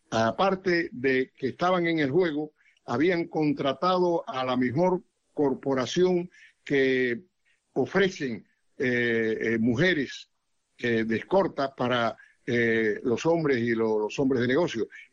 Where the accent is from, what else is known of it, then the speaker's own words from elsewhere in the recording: Cuba; moved away; nosotros los cubanos desterrados